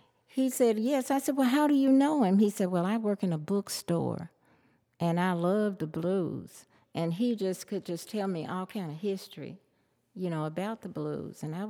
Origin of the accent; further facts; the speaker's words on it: Clarksdale, Mississippi, United States; I said, I'm from Mississippi. He said, well, what part? I said, I'm from Clarksdale.